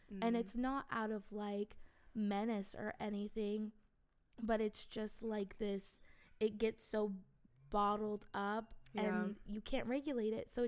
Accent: West Coast, United States; accent: twang; But since I'm from the West Coast and we got a twang, it goes iron.

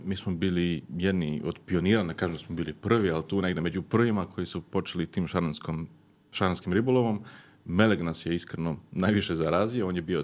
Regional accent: Ćuprija, Pomoravlje District, Serbia; accent: Pomoravlje; also born or lived in Zurich; now in Switzerland; rođen sam u Cirihu, živim blizu Ciriha, inače sam ovdje iz Ćuprije, zato i ovaj pomoravski naglasak.

